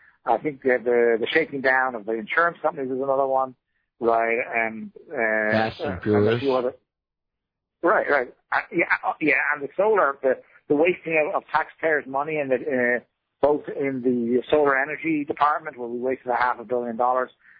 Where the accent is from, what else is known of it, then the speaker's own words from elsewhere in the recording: Ireland; now in United States; Look, I'm an American by choice. I wasn't born an American. As you probably hear from my accent, I came from Ireland, and I came to live here in America in 1990, right? And I'm an American. I have an American passport, American citizen.